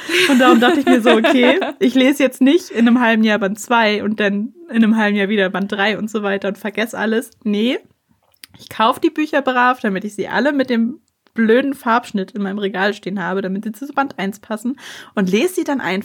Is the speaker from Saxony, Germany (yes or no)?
no; Kiel, Schleswig-Holstein, Germany; Auf jeden Fall war, ich komme ja aus Kiel.